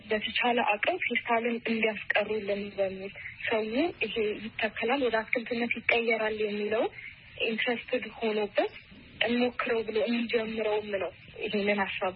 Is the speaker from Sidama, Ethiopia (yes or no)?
yes; Hawassa, Sidama, Ethiopia; እኔ ማለት ልጅ ያደኩት ሐዋሳ ነው። ከሶስት ወቶች ጋር ነው ያደኩት።